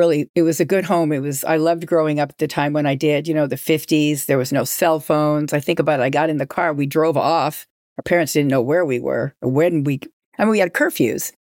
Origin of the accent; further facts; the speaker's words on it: Los Angeles, California, United States; I'm from Los Angeles.